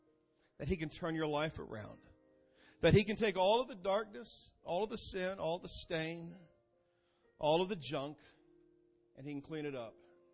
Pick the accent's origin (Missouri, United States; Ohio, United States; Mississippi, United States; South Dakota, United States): Missouri, United States; Kansas City; I grew up in Kansas City with stories of Raiders Week and Lynn Dawson and all of those things.